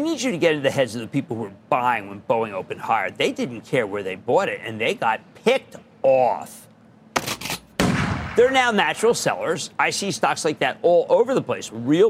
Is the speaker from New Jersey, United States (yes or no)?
yes; New Jersey, United States; Let's go to Arthur, my home state of New Jersey.